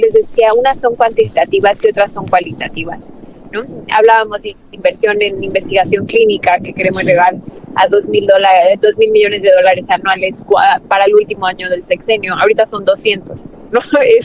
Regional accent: Jalisco, Mexico; no solo porque soy de Jalisco

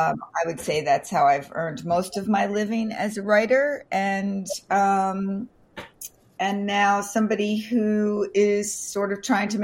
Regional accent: Staten Island, New York, United States; born there; now in Los Angeles, United States; I was born in Staten Island, New York.

